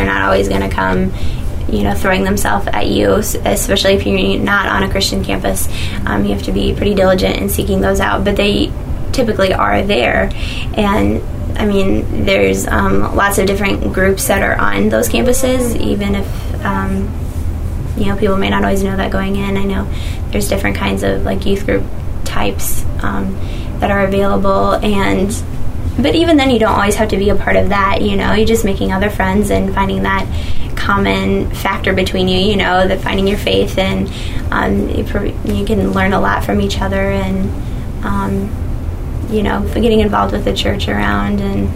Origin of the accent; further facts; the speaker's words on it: Jacksonville, Illinois, United States; now in Chicago, United States; I am from Jacksonville, Illinois, which is central Illinois.